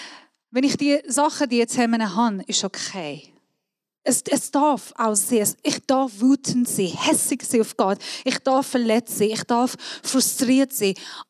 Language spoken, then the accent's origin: German; Iran; German is a second language; now in Switzerland; ich komme aus dem Iran, nicht Wallis.